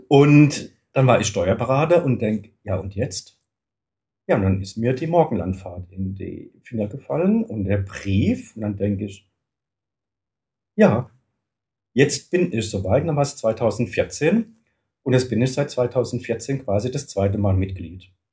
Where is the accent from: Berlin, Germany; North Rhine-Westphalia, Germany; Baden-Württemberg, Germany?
Baden-Württemberg, Germany; Mannheim; wie der ein oder andere vielleicht unschwer hören wird, ich komme aus Mannheim, bin 60 Jahre alt, verheiratet, wir haben keine Kinder